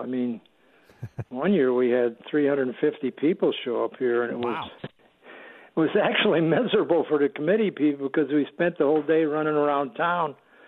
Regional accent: Wisconsin, United States; now in California, United States; We're from Wisconsin, so we have a picnic. And that's what we're famous for.

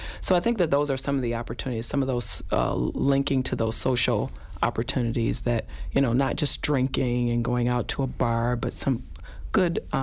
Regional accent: Detroit, Michigan, United States; And I grew up in Detroit where we had a big J.L. Hudson's building, and it was an experience.

